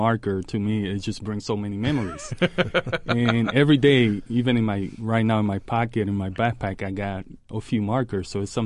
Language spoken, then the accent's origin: English; New York, United States; now in Indianapolis, United States; No, I live here in Indianapolis. Mm-hmm. This is home.